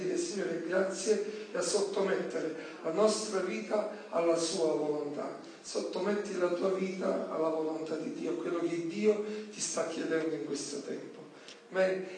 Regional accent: Boscoreale, Campania, Italy; come ho detto, vengo dalla provincia di Napoli, Boscoriane

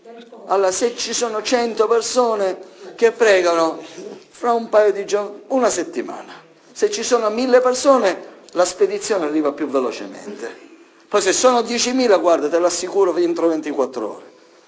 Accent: Sicily, Italy; io vengo dalla Sicilia e so cosa significa pagare il pizzo.

